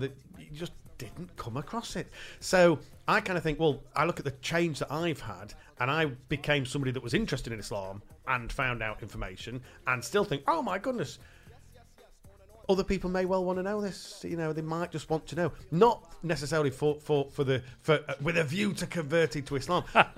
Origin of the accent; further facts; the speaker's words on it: Sheffield, Yorkshire and the Humber, United Kingdom; I was born and raised in Sheffield, on the south side of Sheffield. I didn't go to school with Muslims.